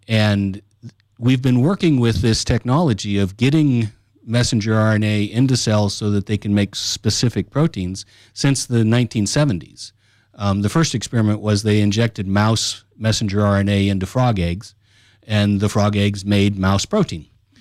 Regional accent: United States; I come from the United States, and I was a university professor at a medical school or several medical schools in the U.S.

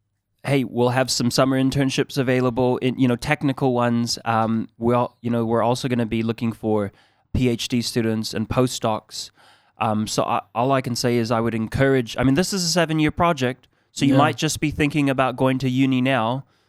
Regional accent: United States; accent: American; now in New Zealand; because I grew up in America, we were colonized by the Americans, so I have this American accent, right?

